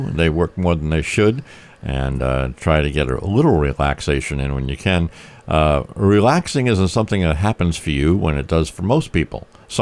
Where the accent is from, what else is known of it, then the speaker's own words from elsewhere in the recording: Warwick, Rhode Island, United States; I mean, I grew up in Warwick. That was not the way it was.